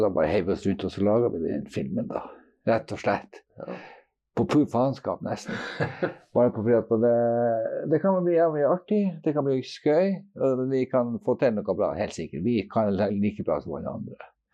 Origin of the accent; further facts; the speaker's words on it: Tromsø, Troms, Norway; Jeg er født og oppvokst i, her i byen, i Tromsø. Og jeg er syvende generasjon, for øvrig.